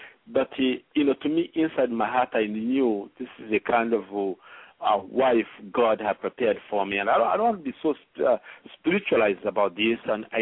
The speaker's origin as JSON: {"language": "English", "country": "Kenya", "tie": "born or raised there", "also_born_or_lived": "Rwanda / Uganda", "said": "I come from Rwanda originally. I grew up in Uganda and also grew up in Kenya all my life as a teenager. So we met in Nairobi, in Kenya"}